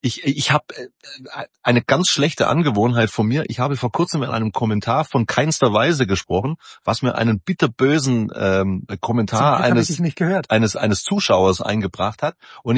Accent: Baden-Württemberg, Germany; dass ich sprachbehindert in die Welt geschickt worden bin als Schwabe.

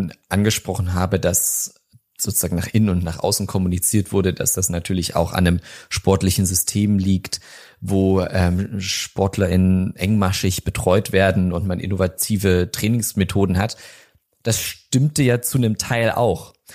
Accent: Saxony, Germany; ich komme aus Sachsen, ich habe diesen Dialekt schon oft gehört

